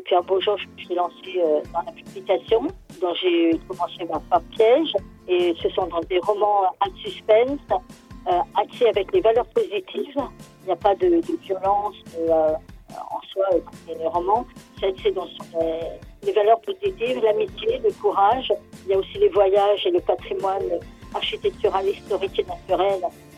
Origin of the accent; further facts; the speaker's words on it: Normandy, France; born there; Alors d'abord, je suis née en Seine-Maritime et j'habite en Île-de-France.